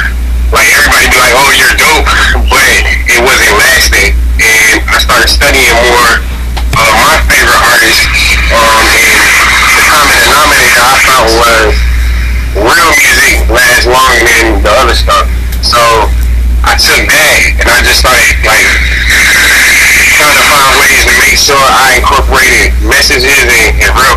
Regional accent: Paterson, New Jersey, United States; So, like I said, I'm from New Jersey, Patterson, New Jersey, born and raised. And I grew up on Broadway Ave

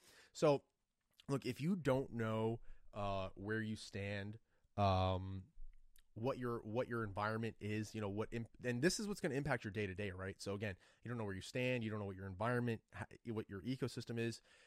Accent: New Jersey, United States; I'm from Jersey.

